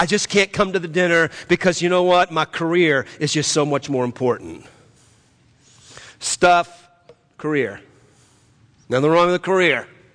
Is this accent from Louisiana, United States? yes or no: yes; New Orleans, Louisiana, United States; I want it sweet, I want it tasty, because I'm from New Orleans, by gosh.